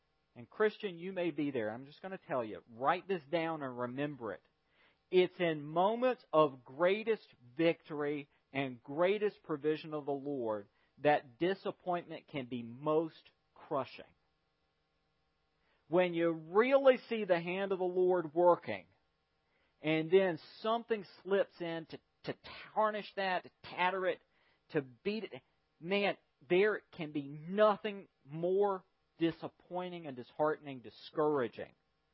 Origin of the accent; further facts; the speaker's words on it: North Carolina, United States; I grew up in North Carolina, and one of the most celebrated things in North Carolina was the Lost Colony.